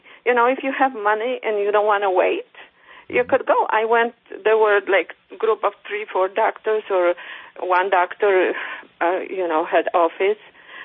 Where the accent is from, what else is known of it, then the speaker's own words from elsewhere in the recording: Poland; English is a second language; now in Chicago, United States; I'm from Poland